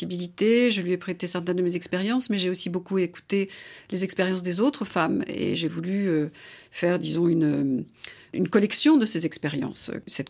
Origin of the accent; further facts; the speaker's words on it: France; été élevée par une mère américaine, mais qui était venue vivre en France. Donc j'ai cette double, triple appartenance. Je suis française de père, américaine d'origine ukrainienne-russe de mère.